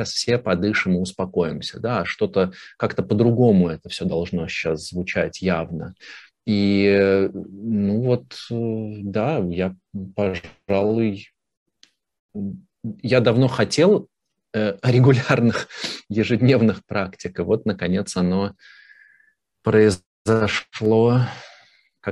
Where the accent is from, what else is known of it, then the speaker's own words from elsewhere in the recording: Russia; за счет того, что я россиянин, но долгое время работал в и с Украиной